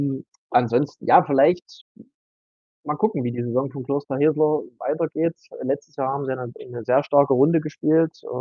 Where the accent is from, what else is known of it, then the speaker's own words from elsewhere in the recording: Saxony-Anhalt, Germany; für uns als Burgenländer